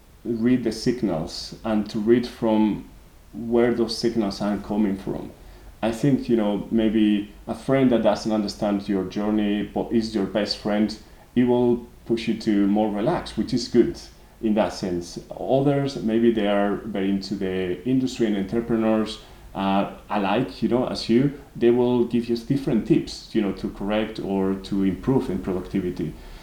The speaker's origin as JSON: {"language": "English", "town": "Salamanca", "region": "Castile and León", "country": "Spain", "tie": "born or raised there", "second_language": "English", "moved": "yes", "lives_now": "Leeds, United Kingdom", "said": "So my hometown is Salamanca, Spain. Someone may claim that it's the most beautiful city in the world."}